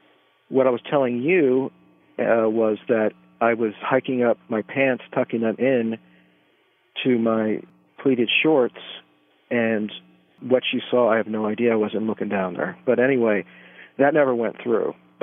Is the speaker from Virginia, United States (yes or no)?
no; Maryland, United States; I'm not from New York. I'm from Maryland. And, you know, women in Maryland are not, you know, they say what they need to say and then they shut up and they listen and that's it.